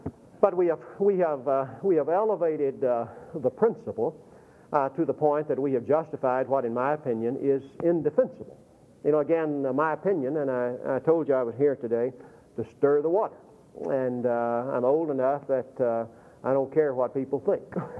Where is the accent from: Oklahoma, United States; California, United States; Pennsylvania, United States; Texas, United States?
Texas, United States; Anson; also born or lived in Abilene; grew up 20 miles from where I stand, over in Anson. Born in Hendricks Hospital here in 1945, and I grew up in Anson, Texas.